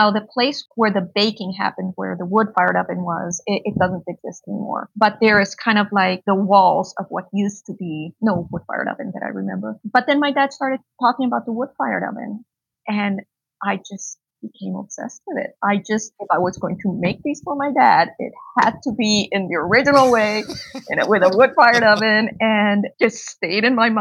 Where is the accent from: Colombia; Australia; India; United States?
Colombia; I grew up in Colombia, as you said earlier. My mom is Brazilian. My dad is Colombian.